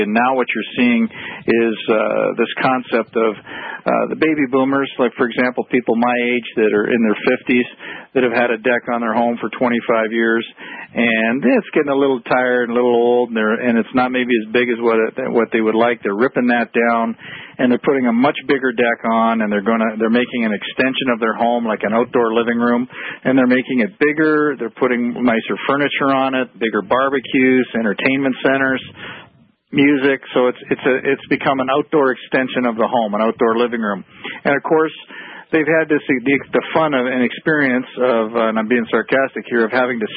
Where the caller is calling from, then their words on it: Toronto, Ontario, Canada; I'm calling in from Toronto, Canada.